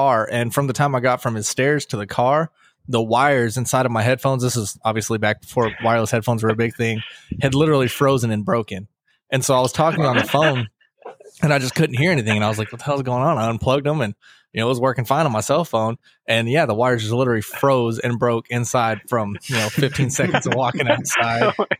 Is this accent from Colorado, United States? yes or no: no; Fairbanks, Alaska, United States; Yeah, I'm from Fairbanks originally. So I was back there.